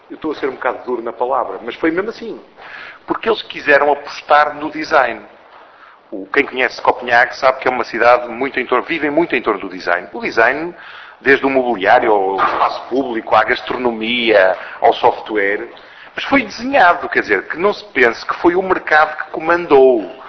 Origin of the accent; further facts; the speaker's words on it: Porto, Portugal; eu trabalhei para a indústria, eu sou do Porto.